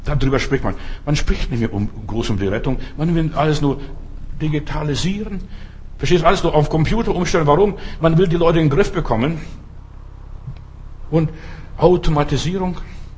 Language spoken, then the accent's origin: German; Bavaria, Germany; ich bin in Bayern auch groß geworden und ein bisschen aufgewachsen